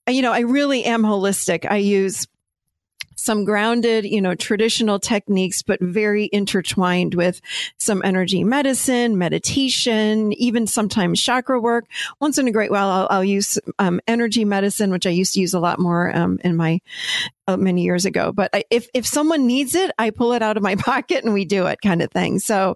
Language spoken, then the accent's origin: English; Rochester, New York, United States; So I grew up, with alcoholism in the, and I grew up, I'm Italian. So I grew up in Rochester, New York.